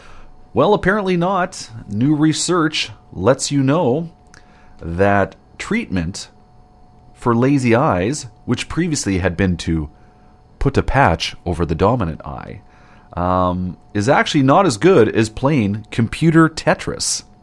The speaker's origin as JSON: {"language": "English", "country": "Canada", "said": "As a Canadian"}